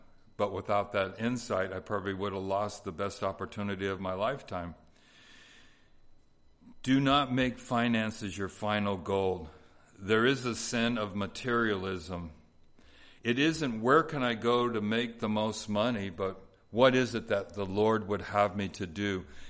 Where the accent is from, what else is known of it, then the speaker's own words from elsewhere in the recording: Los Angeles, California, United States; It's like, I grew up in Southeast LA. I'm getting out of here and I'm going to be rich